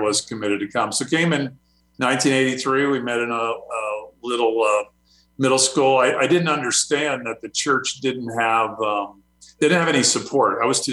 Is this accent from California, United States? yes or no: no; Miami, Florida, United States; But anyway, yeah, I came here. I grew up in Miami. Came here, got married, went to college, met my wife there.